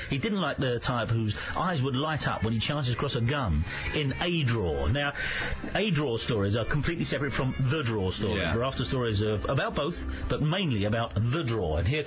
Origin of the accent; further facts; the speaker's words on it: Zambia; As a child, I was brought up in Zambia, and one holiday we took a family trip to see the wonder that is near Victoria Falls.